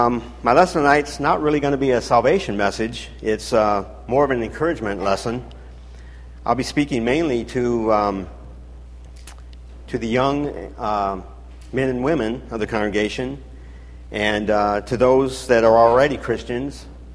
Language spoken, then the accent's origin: English; Ohio, United States; And I'm from Ohio, and she's from Michigan, but we got southern roots, so I always call myself a Midwesterner with southern roots.